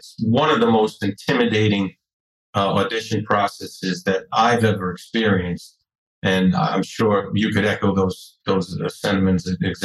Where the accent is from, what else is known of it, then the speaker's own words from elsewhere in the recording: Brooklyn, New York, United States; I'm from Brooklyn, so, you know, living around mobsters is like I grew up with these people